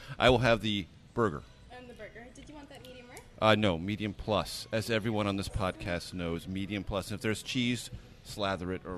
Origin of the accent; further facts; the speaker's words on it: San Diego, California, United States; and I'm from California. I grew up in San Diego.